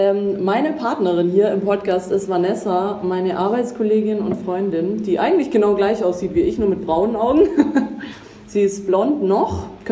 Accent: Baden-Württemberg, Germany; Schwabe bin ich auch.

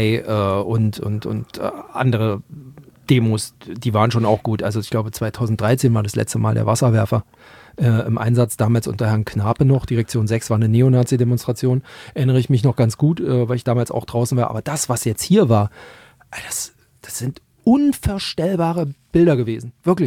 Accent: Magdeburg, Saxony-Anhalt, Germany; da ich ja noch in meiner Heimat war, in Magdeburg

